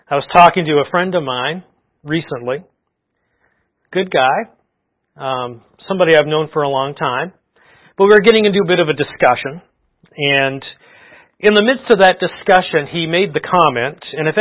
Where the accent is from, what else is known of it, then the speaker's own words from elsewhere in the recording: Canada; I'm Canadian, so you have to bear with me on some of these references.